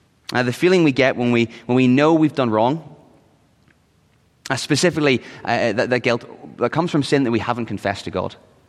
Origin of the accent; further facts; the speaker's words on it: United Kingdom; But as a Brit, the less I talk about the Declaration of Independence, the better probably.